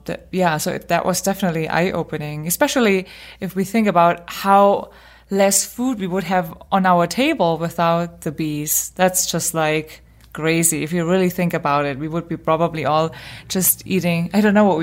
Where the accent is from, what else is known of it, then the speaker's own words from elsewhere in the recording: Germany; I mean, I'm from Germany, and we have beekeepers in my town.